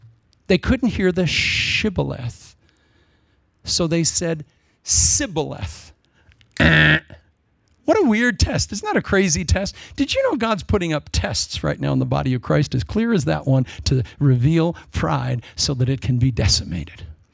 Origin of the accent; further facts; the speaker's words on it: Des Moines, Iowa, United States; I was raised in Des Moines, Iowa.